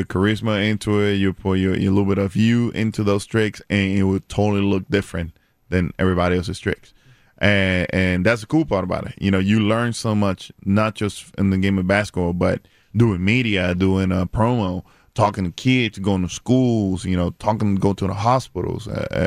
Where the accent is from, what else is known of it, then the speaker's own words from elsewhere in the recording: Puerto Rico; Born and raised in Puerto Rico, you know, growing up in baseball country